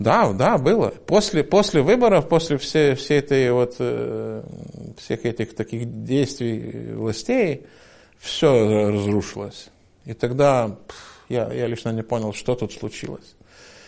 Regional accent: Lithuania; А вы откуда? Я говорю, вот из Литвы.

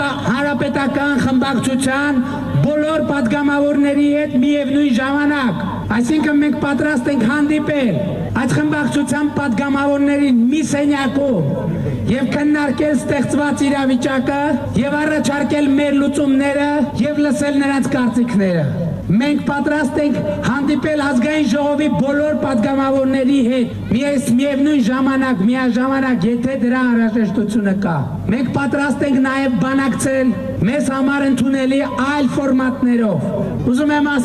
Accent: Ijevan, Tavush, Armenia; born there; Ես ծնունդով իջևանցի եմ

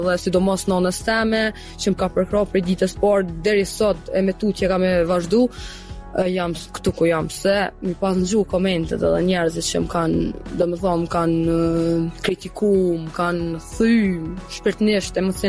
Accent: Drenica, Kosovo; moved away; për këtë arsye jemi largu nga vendlindja ime, so që është gjë shumë e keqe që ti mu hek, mu thy për vendlinjës tone edhe mu tërhek, so që nga një herë me kolegët e bojna lafs, a i shumë këthy na herë në Drenicë me lujt

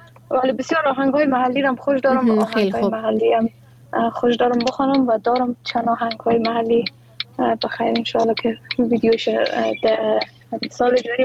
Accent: Afghanistan; first language Dari; بله خودستا جان، زبان مادری ما دری است، ولی ما خودم علاقمندی خاص به لسانهای مختلف و زبانهای مختلف دارم

